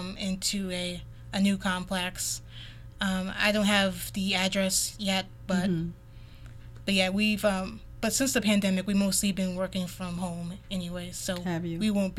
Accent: Dearborn, Michigan, United States; I never really grew up in a small town. I came from Dearborn, which is right outside Detroit, Michigan. It's kind of a medium-sized city.

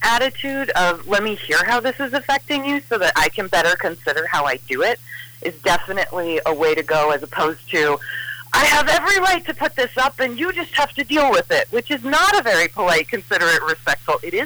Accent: Vermont, United States; I know last year, especially when we were dealing with tightened restrictions here in my home state of Vermont

